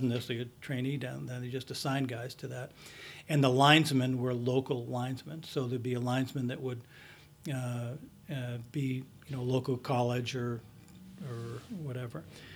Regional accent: United States; I ended up in an era where you, as an American, were either going to get drafted or you're going to join

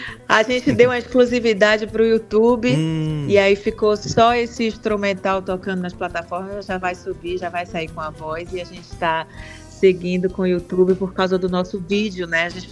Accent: Bahia, Brazil; Eu sou nascida e criada ali na Cidade Baixa, né? Na Ponta do Maitá, meus bisavós, meus tios, todo mundo morou ali.

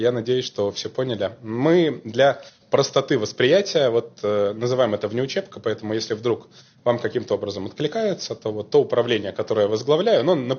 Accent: Kaliningrad, Kaliningrad Oblast, Russia; Я коренной калининградец, заканчивал 32-ю гимназию.

